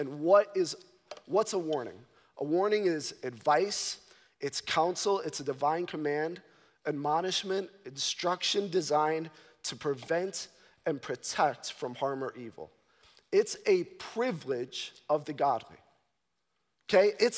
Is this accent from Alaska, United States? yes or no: no; Chicago, Illinois, United States; I grew up in Chicago. I never saw anybody with chickens.